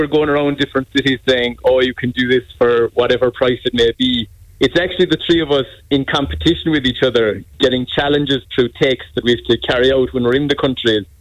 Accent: Munster, Ireland; I'm from Mid-Kerry. I live on a farm at home

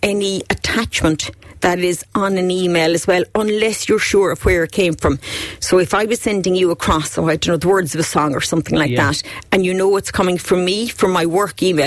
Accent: Ireland; That's one of the good things about being Irish.

